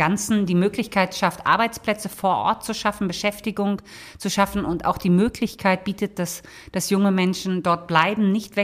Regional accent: Lower Saxony, Germany; Ich komme ja aus Niedersachsen

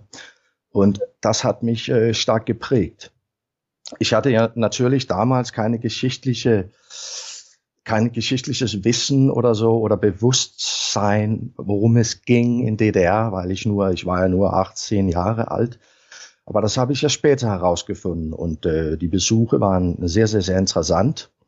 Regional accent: Hundested, Capital Region of Denmark, Denmark; also born or lived in Rødovre; Ich wurde in Rødovre, auf Deutsch Rødovre på dansk, geboren. So ein westlicher Vorort von Kopenhagen. Mhm. Und sind da meine ersten 4 Jahre aufgewachsen und dann nach dem armen Nordseeland gezogen, Hundestedt, so eine Fischerstadt.

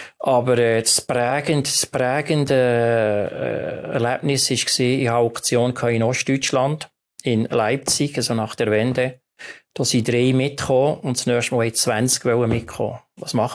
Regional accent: Bern, Switzerland; Das Bernbiet als Berner.

